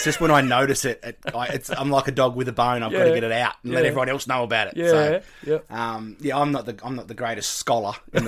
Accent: Burnie, Tasmania, Australia; I was born in Burnie, but then we went to the West Coast. We lived in Rosebery till I was three.

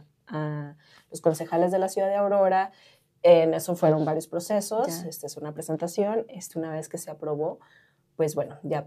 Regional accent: Chihuahua, Mexico; also born or lived in Paris; now in Denver, United States; yo nací y crecí en Chihuahua, ¿no?

